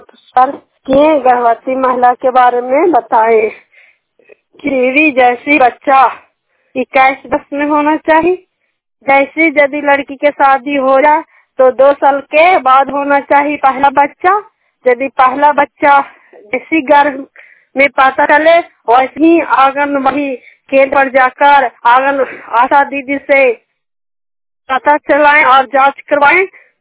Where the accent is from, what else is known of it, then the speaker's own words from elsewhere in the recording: Saikari, Bihar, India; सैकरी के निवासी हूँ, सैकरी पंचायत के रहने वाली हूँ, जिला नालंदा से बोल रहे